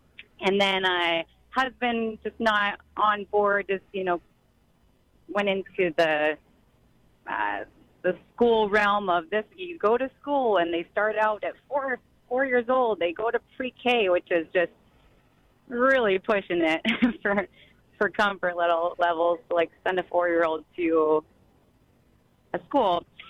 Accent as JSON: {"language": "English", "region": "Oregon", "country": "United States", "said": "And I'm from Oregon originally."}